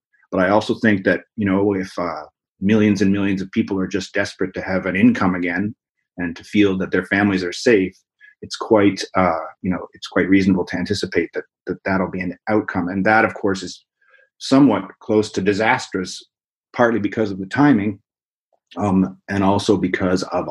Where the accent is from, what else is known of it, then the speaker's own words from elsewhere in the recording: Nova Scotia, Canada; now in Vancouver, Canada; I grew up in Nova Scotia in eastern Canada, and I have ended up over the years migrating farther and farther west